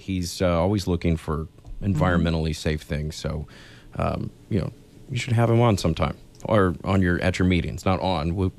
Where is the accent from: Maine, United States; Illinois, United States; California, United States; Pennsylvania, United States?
Illinois, United States; I'm a Midwest boy, so from Illinois